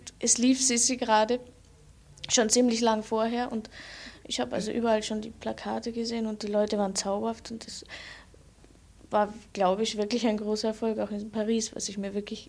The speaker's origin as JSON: {"language": "German", "town": "Ischia", "region": "Campania", "country": "Italy", "tie": "born or raised there", "said": "In Ischia, meine Heimat, Campolos Heimat, nicht?"}